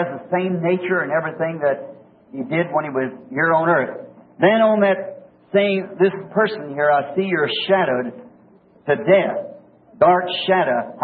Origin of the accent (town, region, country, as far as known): Ireland